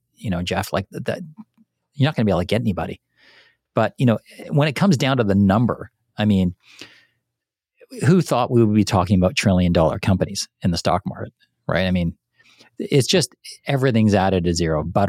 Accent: England, United Kingdom; now in Canada; when I was a kid, you could get, we grew up in England.

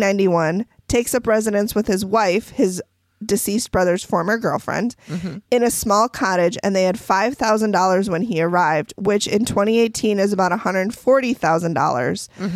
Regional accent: United States; and I'm American, so I don't know a lot

